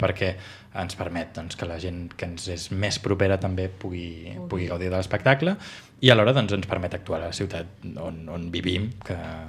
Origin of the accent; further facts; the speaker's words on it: Barcelona, Catalonia, Spain; per a nosaltres tres que som de Barcelona